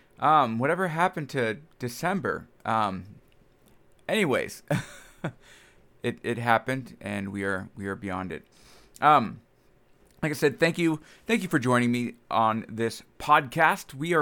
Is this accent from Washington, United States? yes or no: yes; Washington, United States; I'm originally from Washington area.